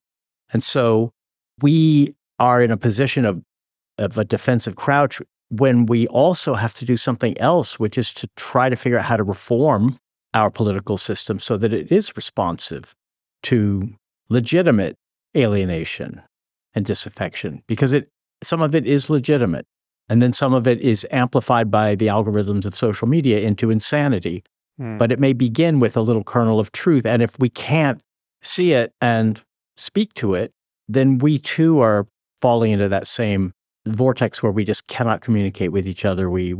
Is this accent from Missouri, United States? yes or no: no; California, United States; I didn't think the world I grew up in California, was going to disappear